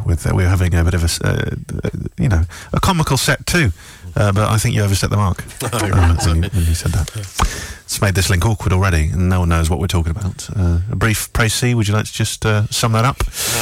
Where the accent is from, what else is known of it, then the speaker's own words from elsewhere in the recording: Kettering, East Midlands, United Kingdom; I am from Kettering.